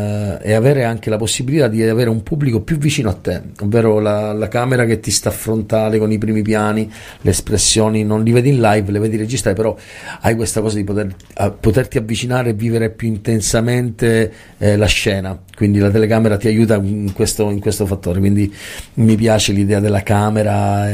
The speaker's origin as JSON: {"language": "Italian", "town": "Messina", "region": "Sicily", "country": "Italy", "also_born_or_lived": "Milan", "said": "Non è stato facile per me lasciare Milano e tornare a Messina, però mi mancava anche la mia terra che comunque, come dire, noi siamo come delle arance siciliane rosse"}